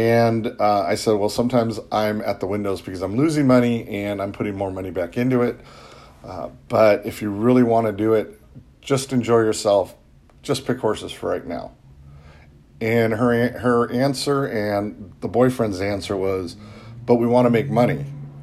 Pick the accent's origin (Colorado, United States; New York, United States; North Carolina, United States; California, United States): California, United States; San Gabriel; also born or lived in Kentucky; now in Houston, United States; I grew up in San Gabriel, California. I now live in Houston, Texas. I spent quite a bit of time in Kentucky in my formidable older 20s.